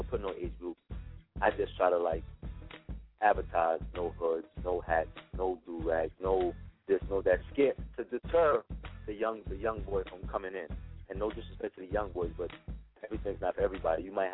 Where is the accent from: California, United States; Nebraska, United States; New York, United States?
New York, United States; Bronx; So I'm from the Bronx. I'm from the Bronx. So it's like everything I do is the Bronx because the Bronx supports me.